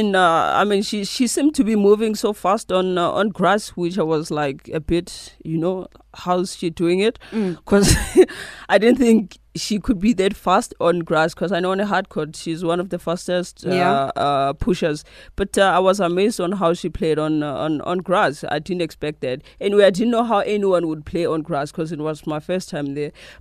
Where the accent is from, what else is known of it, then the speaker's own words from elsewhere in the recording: South Africa; I take pride from just being a South African.